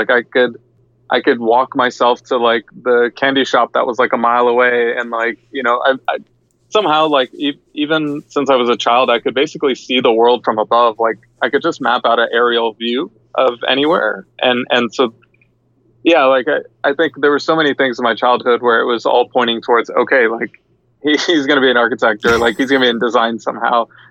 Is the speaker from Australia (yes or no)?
no; Georgia, United States; also born or lived in Karachi, Pakistan; I was born in Karachi, Pakistan, and we immigrated to the U.S. when I was about 3 years old. So I grew up outside of Atlanta, just in the suburbs. And, you know, nothing special, just a typical suburban Georgia.